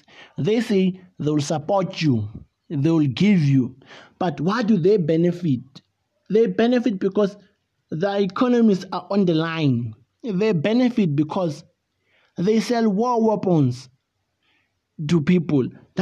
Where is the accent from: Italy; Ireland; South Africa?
South Africa; I'm from South Africa.